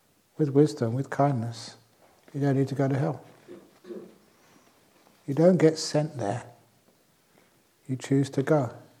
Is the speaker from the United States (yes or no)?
no; England, United Kingdom; born there; I was born in England.